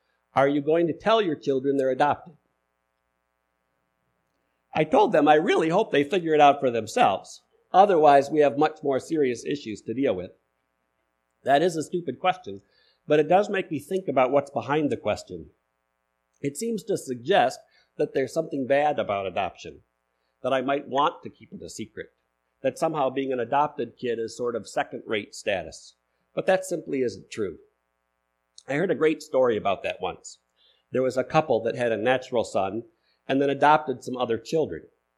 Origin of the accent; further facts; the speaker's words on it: Benton Harbor, Michigan, United States; also born or lived in Watervliet / St. Joseph; I've basically lived in West Michigan my whole life. I was born in Watervliet, grew up in Benton Harbor and St. Joseph, graduated from St. Joseph High School